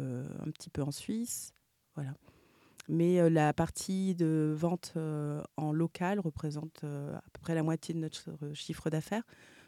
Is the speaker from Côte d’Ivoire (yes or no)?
yes; Côte d’Ivoire; Je suis ivoirienne et on est allé vivre un an et demi en Côte d'Ivoire avec Thomas.